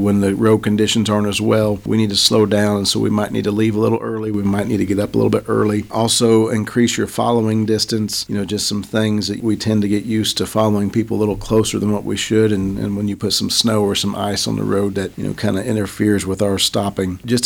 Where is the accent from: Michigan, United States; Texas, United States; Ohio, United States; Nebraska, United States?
Ohio, United States; Sidney; I'm originally from Sydney, Ohio, which is west central Ohio